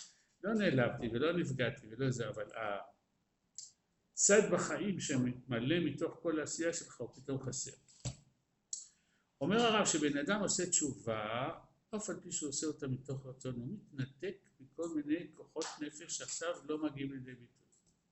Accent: Netanya, Central District, Israel; אני גדלתי בנתניה.

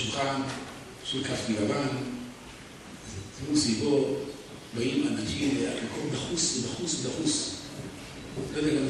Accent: Jerusalem, Jerusalem District, Israel; אני כנער ירושלמי זכיתי להנקי אותו.

